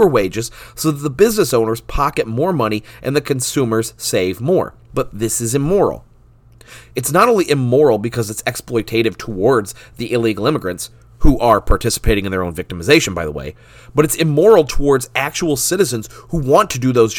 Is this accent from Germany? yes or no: no; United States; I'm American. I've done those jobs.